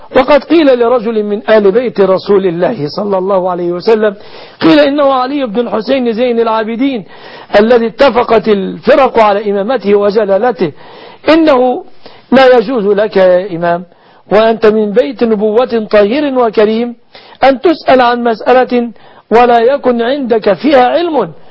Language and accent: Arabic; Egypt